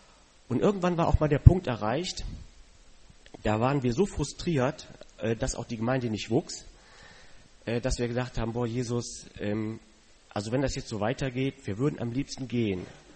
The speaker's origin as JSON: {"language": "German", "region": "Rhineland-Palatinate", "country": "Germany", "tie": "born there", "said": "Ich bin nämlich geboren in Rheinland-Pfalz. Meine Eltern kommen von hier, aber beruflich darunter gezogen. Und das war ein Dorf mit 3000 Leuten, Seelen."}